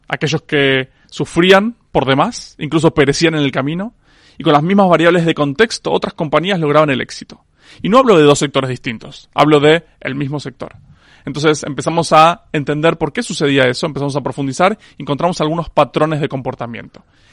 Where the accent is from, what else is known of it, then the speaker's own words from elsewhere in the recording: Argentina; now in Spain; en realidad yo vivo en España hace 3 años, pero vengo de Argentina.